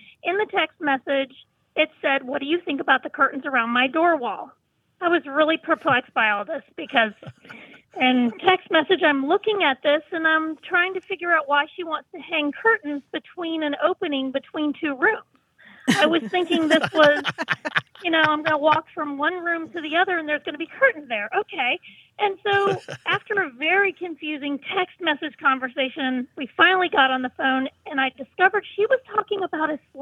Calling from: South Mills, North Carolina, United States; I am calling you from South Mills, North Carolina.

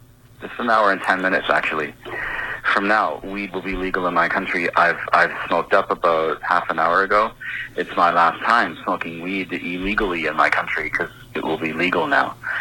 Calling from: Toronto, Ontario, Canada; I'm calling from Toronto, Canada, and, weed is going to be legal in my country

